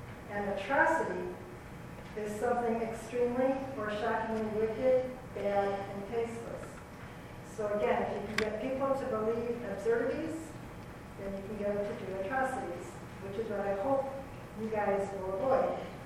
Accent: Plano, Texas, United States; I'm from Plano.

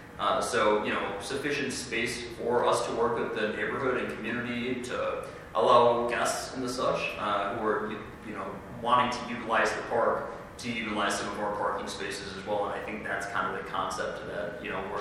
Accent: Chicago, Illinois, United States; I'm personally from the Chicago area, so I do understand the nature of the different communities throughout the area fairly well.

